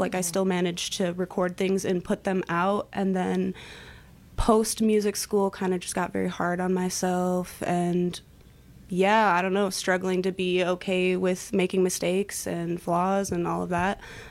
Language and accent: English; Wisconsin Rapids, Wisconsin, United States; Well, I'm from Wisconsin Rapids, so a truly local artist. Started playing piano when I was a kid.